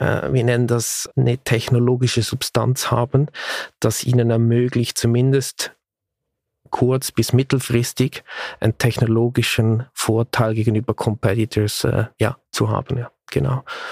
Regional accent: Switzerland; Ich bin aus der Schweiz, wie man vielleicht hört

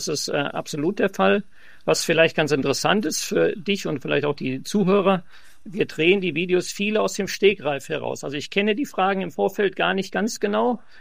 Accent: Mülheim an der Ruhr, North Rhine-Westphalia, Germany; Ja, also ich komme aus Mülheim an der Ruhr. Der Mülheim ist im Ruhrgebiet, das heißt in der Nähe zwischen Essen und Düsseldorf.

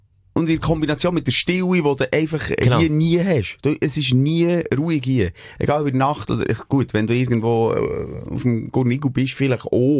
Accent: Switzerland; wir als Schweizer

